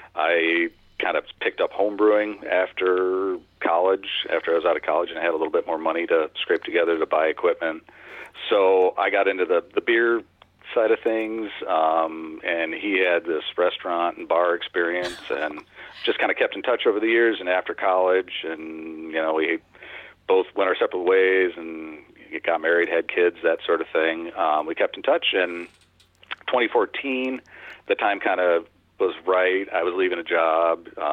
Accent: Oregon, Wisconsin, United States; We both went to school in Oregon, South Madison. We grew up in Oregon and met each other in seventh grade

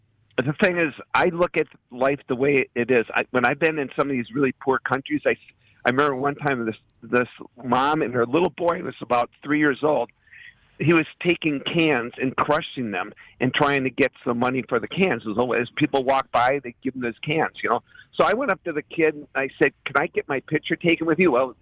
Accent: Milwaukee, Wisconsin, United States; I grew up in Milwaukee.

